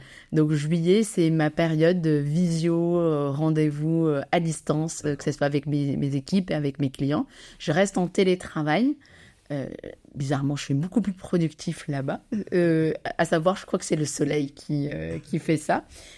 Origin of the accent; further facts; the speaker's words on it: Casablanca, Casablanca-Settat, Morocco; Donc cette année à Casablanca, c'est ma ville natale, pourquoi pas, donc oui, j'y vais.